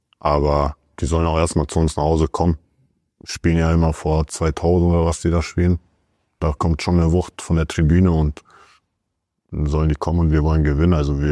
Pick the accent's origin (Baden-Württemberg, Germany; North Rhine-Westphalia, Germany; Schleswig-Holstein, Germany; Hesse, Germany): Hesse, Germany; Frankfurt; Also ich komme aus Frankfurt